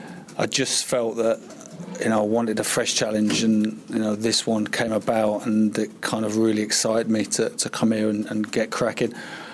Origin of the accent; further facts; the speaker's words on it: Chorley, North West England, United Kingdom; born there; Yeah, I was born in Chorley, so not too far. I've still got some family living in Preston.